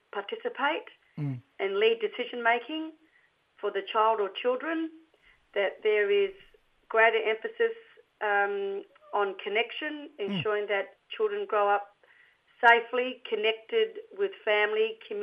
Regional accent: South Australia, Australia; now in Adelaide, Australia; from South Australia's far west coast. And I live and work on Kaurna country.

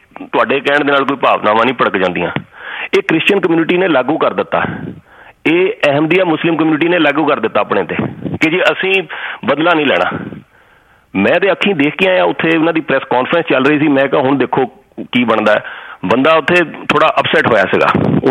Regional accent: Punjab, India; ਅਸੀਂ ਮੈਂ ਪੰਜਾਬ ਤੋਂ, ਅਸੀਂ ਸਿੱਖ ਮੈਜੋਰਿਟੀ ਸੀਗੇ ਉੱਥੇ, ਸਾਰੇ ਇੰਡੀਆ 'ਚ ਹਿੰਦੂ ਮੈਜੋਰਿਟੀ 'ਚ ਹੈਗੇ ਨੇ

